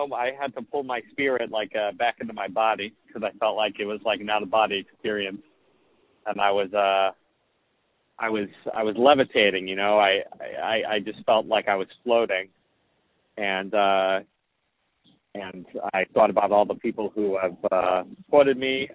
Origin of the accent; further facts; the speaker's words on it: Rhode Island, United States; Well, I'm from Rhode Island. I have a little bit of royal blood coming from Rhode Island.